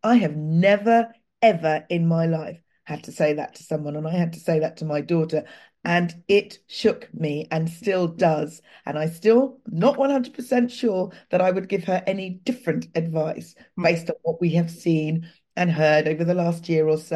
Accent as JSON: {"language": "English", "town": "Clapham", "region": "London", "country": "United Kingdom", "tie": "born or raised there", "lives_now": "Brighton, United Kingdom", "said": "Clapham happens to be my hometown. It's where I was born and bred. I now actually live in Brighton"}